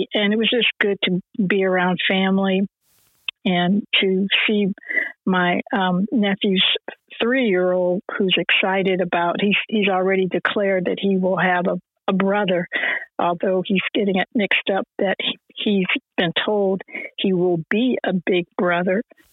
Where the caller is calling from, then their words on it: New Jersey, United States; Good morning. I am calling from New Jersey, and I am so grateful, as always, for this room